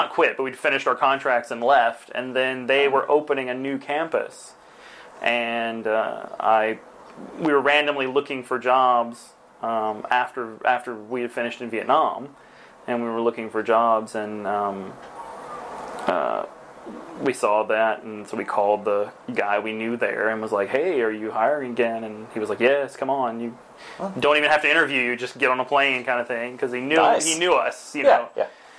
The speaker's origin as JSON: {"language": "English", "region": "Mississippi", "country": "United States", "moved": "yes", "said": "Mississippi originally."}